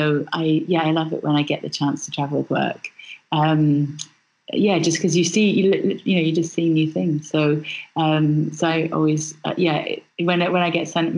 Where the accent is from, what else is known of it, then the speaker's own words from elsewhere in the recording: Scotland, United Kingdom; I grew up in Scotland, just near Loch Lomond.